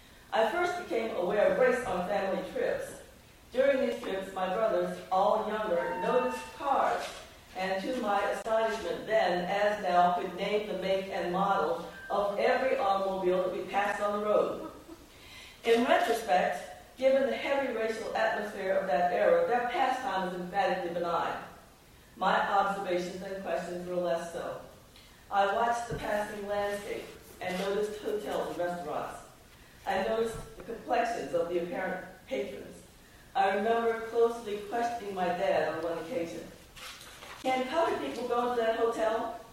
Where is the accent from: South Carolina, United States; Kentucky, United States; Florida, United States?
South Carolina, United States; I was born and reared in South Carolina.